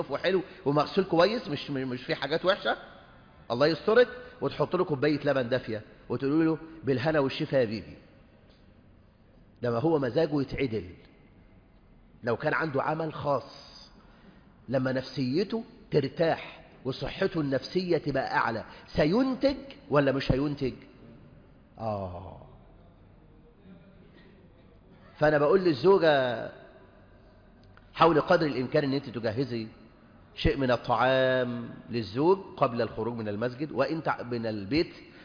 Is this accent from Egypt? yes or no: yes; Egypt; طيب غالب الرجال عندنا في مصر بيبدأوا عملهم الصبح الساعة كام؟